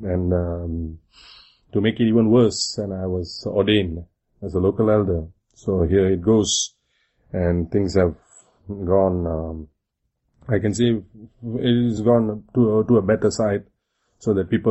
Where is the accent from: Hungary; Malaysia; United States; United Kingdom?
Malaysia; I'm from Malaysia.